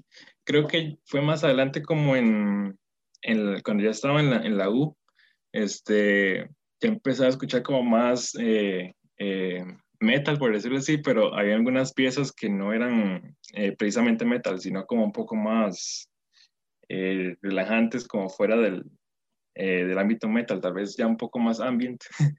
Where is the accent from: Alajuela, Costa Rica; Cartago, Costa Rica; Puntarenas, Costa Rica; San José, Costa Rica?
Cartago, Costa Rica; Tres Ríos; Soy de Tres Ríos, atado precisamente por San Rafael de la Unión, cerca del cerro La Carpintera. Entonces ahí tengo una montaña cerca